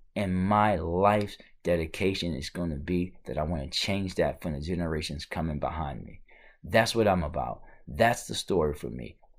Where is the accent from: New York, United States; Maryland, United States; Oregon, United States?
Maryland, United States; growing up in Park Heights, I saw my first shooting before I was 10 years old.